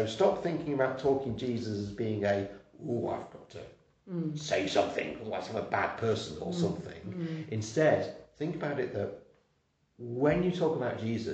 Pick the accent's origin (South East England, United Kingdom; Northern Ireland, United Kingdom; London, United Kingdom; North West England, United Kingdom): North West England, United Kingdom; we're from Lancashire